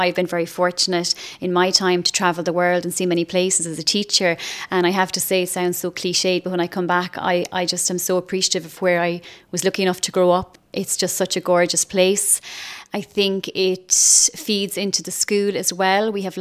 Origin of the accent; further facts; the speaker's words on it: Camp, Munster, Ireland; So I'm from Camp. Just 10 minutes from Castle Gregory, and I trained as an English teacher